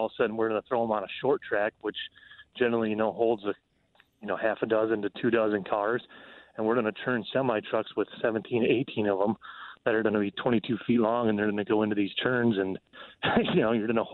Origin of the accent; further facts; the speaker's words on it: Minnesota, United States; accent: northern; I'm from Minnesota, if you can tell. I got a northern accent.